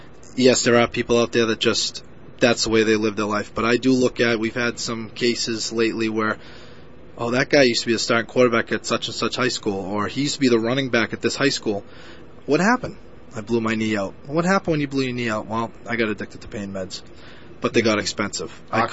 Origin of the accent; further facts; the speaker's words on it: Lawrence, Massachusetts, United States; I was lucky to the fact where I grew up in Lawrence, Massachusetts, and I have some friends that got involved in some pretty bad things.